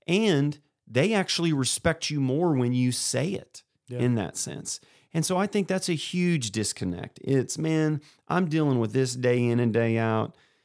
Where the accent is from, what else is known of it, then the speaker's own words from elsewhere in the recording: Kennett, Missouri, United States; also born or lived in Columbia, Missouri; so I moved my junior year from Kennett, Missouri to Columbia, Missouri. It was a huge cultural shock for me because Kennett's whole school was like maybe 400 students.